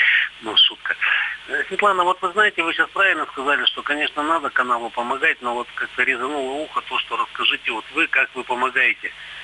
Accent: Yekaterinburg, Sverdlovsk Oblast, Russia; я из Екатеринбурга.

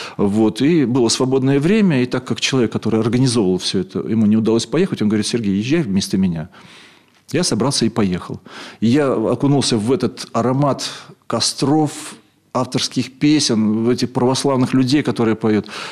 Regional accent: Sevastopol, Crimea, Ukraine; now in Saint Petersburg, Russia; И вот я учился, когда я из Севастополя приехал в Петербург, в Ленинград тогда, в Ленинград, в 78-м году.

